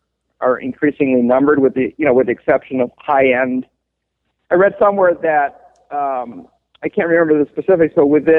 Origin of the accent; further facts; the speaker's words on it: Puerto Rico; I guess I'm from Puerto Rico, so I might be a little biased